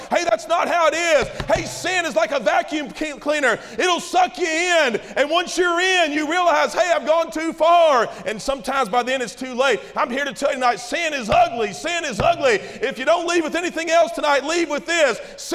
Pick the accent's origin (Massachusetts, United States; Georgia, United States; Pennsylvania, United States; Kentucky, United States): Kentucky, United States; When I was a kid growing up in Kentucky, we lived kind of out in the woods.